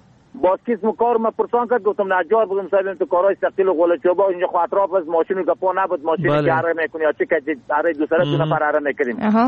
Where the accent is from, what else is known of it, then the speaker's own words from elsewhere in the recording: Bamyan, Afghanistan; از ولسوالی که احمد قریه یاجر، فعلا در قریه کاغور زندگی میکنم، ولایت ما بامیان.